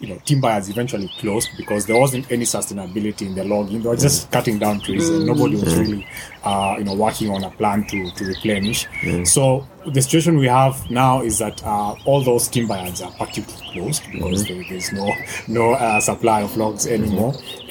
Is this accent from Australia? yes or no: no; Njoro, Nakuru County, Kenya; So I grew up in Njoro, and from our house, looking on the horizon, those days growing up as a little boy, I could see kind of the canopy of the Mau forest.